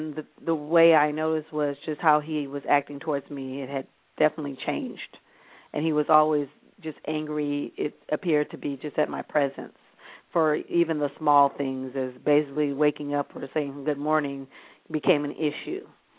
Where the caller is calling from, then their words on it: Rancho Cucamonga, California, United States; Okay, I'm calling from Rancho Cucamonga, California.